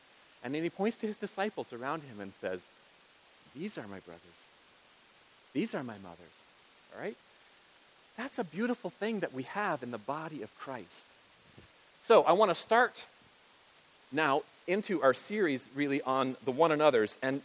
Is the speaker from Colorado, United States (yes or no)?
no; Nebraska, United States; We were a very, very poor family growing up in Nebraska.